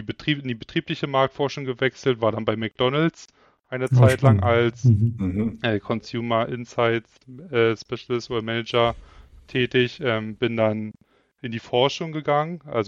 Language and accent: German; Frankfurt, Brandenburg, Germany; bin gebürtig aus der Nähe von Berlin, aus Frankfurt-Oder, um genau zu sein.